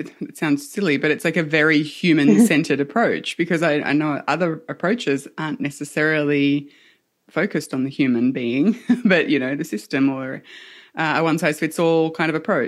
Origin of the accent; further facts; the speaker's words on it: Australia; I'm Australian.